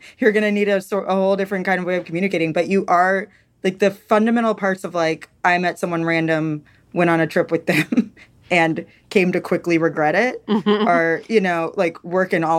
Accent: Georgia, United States; because I grew up in Georgia.

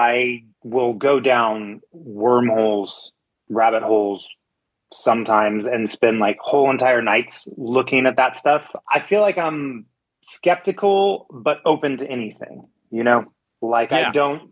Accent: Riverside, California, United States; SoCal, born and raised.

